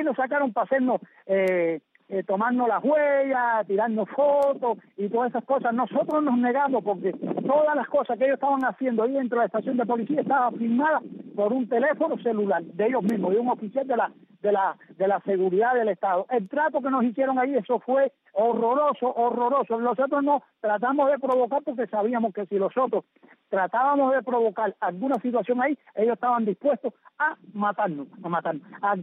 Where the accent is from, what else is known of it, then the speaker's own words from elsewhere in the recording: Cuba; yo soy cubano, y en el carnet este, cubano de nacimiento, no me prohíbe yo moverme en ningún lado de la isla, porque es mi misma Cuba